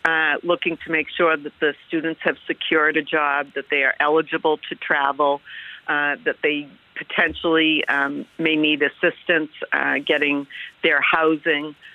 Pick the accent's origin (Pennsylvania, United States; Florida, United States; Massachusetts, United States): Massachusetts, United States; Boston; My hometown.